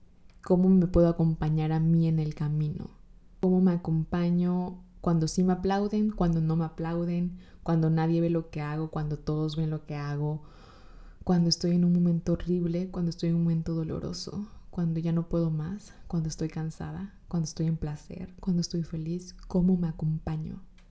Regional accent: Coatzacoalcos, Veracruz, Mexico; Yo soy de Coatzacoalcos, Veracruz. Soy jarocha, hermanos.

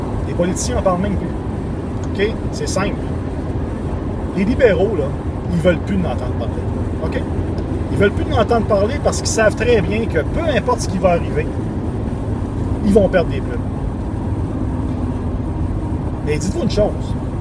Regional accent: Quebec, Canada; rappelez-vous qu'on est des Canadiens et non des Québécois. On est des Québécois, oh oui!

